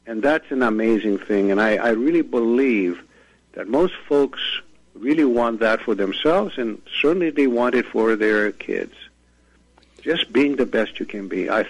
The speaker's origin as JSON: {"language": "English", "country": "Romania", "tie": "born there", "second_language": "English", "said": "Well, I was born in, the short version is, I was born in Romania just as the Second World War started. My parents were Romanian."}